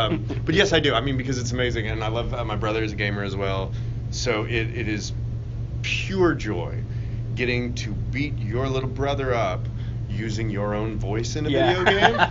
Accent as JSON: {"language": "English", "region": "Texas", "country": "United States", "said": "Okay. So I'm Texan, so I feel obligated to say beef."}